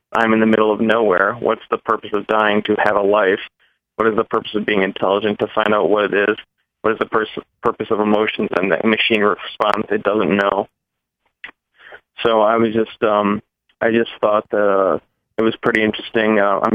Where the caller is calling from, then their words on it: Wisconsin, United States; from Wisconsin.